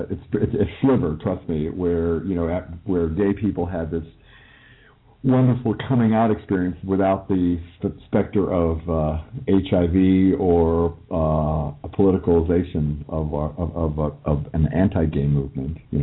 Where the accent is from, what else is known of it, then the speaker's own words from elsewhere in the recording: Kansas, United States; aunties, which we would call them aunties in the Midwest, I'm from Kansas.